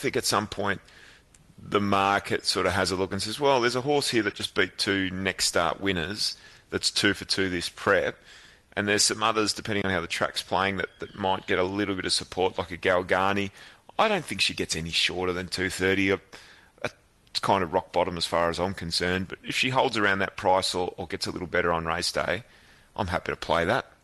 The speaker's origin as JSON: {"language": "English", "town": "Dandenong", "region": "Victoria", "country": "Australia", "tie": "born or raised there", "said": "I grew up in Dandenong, Michael, but I'm not a complete bogan."}